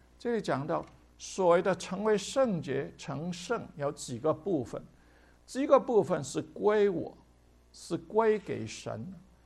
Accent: Hong Kong; also born or lived in China; now in United States; 我想到我从这个香港长大，然后其实我是在中国大陆出生，一个政治的浪潮，神把我杀到香港

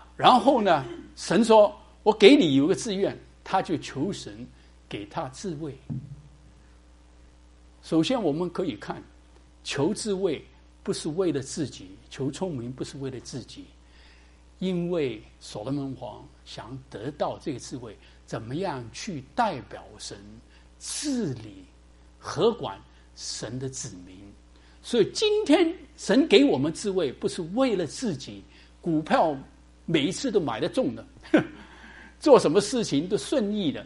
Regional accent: Hong Kong; 我在香港长大的嘛，小时间很喜欢听这个美国跟欧洲的音乐

